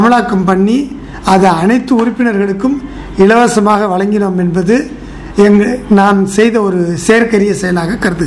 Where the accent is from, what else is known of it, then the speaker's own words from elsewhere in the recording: Melaisivapuri, Tamil Nadu, India; born there; நான் பிறந்த ஊரான மேலைச்சுவபுரியில் சுமார் 1 கோடி ரூபாய் செலவில் ஒரு கல்யாண மண்டபம் கட்டி